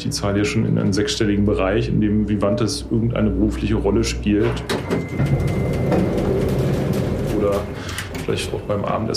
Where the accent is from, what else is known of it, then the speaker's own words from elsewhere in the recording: Berlin, Germany; born there; ich bin Vorsitzender der Geschäftsführung bei Vivantes, gebürtiger Berliner und arbeite seit 2012 bei Vivantes.